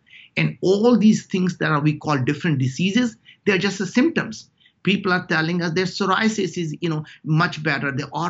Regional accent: India; English is a second language; moved away as an adult; now in United States; I came from very, very humble background. I grew up in India.

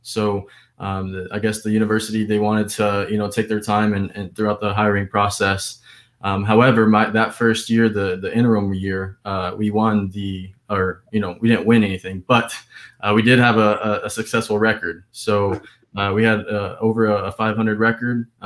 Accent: Artesia, New Mexico, United States; So born and raised in Artesia, New Mexico, right down the road from us, about an hour away.

